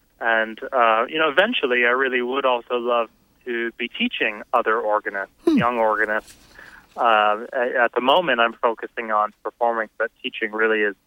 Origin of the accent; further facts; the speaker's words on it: Somers, Connecticut, United States; I grew up in Somers, Connecticut, not very far from Hartford, and I was taking piano lessons.